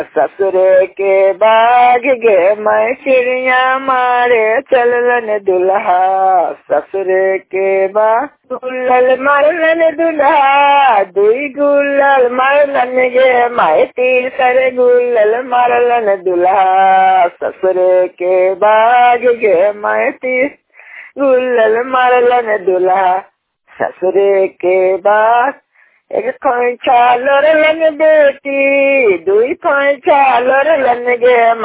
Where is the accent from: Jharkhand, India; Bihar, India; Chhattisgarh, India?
Bihar, India; Hilsa; छठी मौसी यहाँ रहे थाना हिरसा जिला नालंदा के निवासी हूँ।